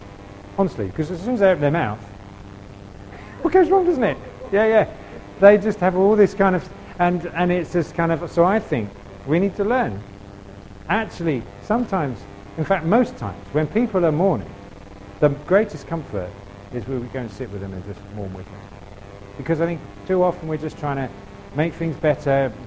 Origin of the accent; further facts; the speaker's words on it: England, United Kingdom; we're very English and we're quite reserved